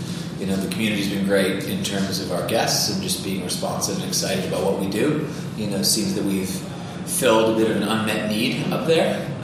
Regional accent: Boston, Massachusetts, United States; It's my hometown, so that's been a lot of fun. Yep, grew up on the South Shore, halfway between Boston and Cape Cod.

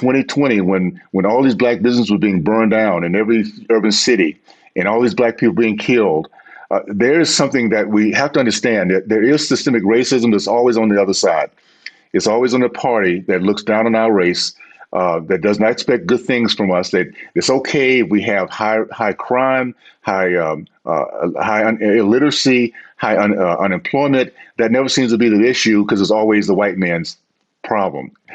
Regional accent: Deep South, United States; I grew up in the Deep South, and at 16 years old, I kind of recognized that there are two types of racists.

